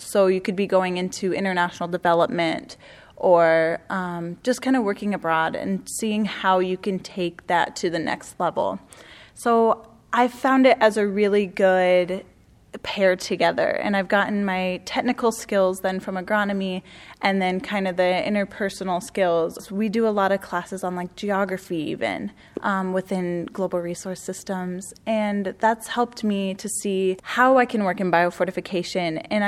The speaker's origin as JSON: {"language": "English", "region": "Iowa", "country": "United States", "tie": "born or raised there", "said": "I grew up in Iowa. I grew up in a very stable home, very, very stable community."}